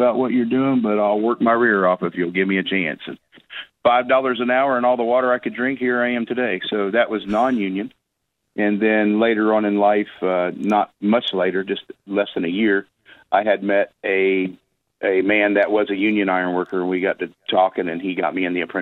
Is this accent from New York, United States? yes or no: no; Orlando, Florida, United States; also born or lived in 29 Palms, California; came back to my hometown of Orlando.